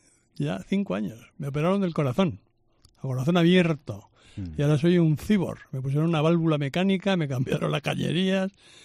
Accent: Madrid, Community of Madrid, Spain; Me crié en Vallecas. En el puente de Vallecas. Entonces aquello marca.

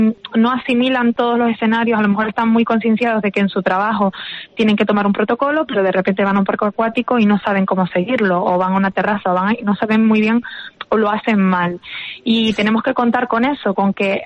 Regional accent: Canary Islands, Spain; somos de sangre latina, que somos muy afectuosos, y más en Canarias, que siempre dábamos besos

